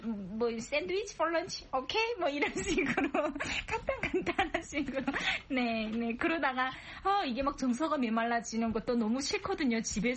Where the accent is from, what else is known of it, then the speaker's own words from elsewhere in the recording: North Korea; moved away as an adult; now in South Korea; 저희가 탈북을 20대 후반쯤에 탈북을 했고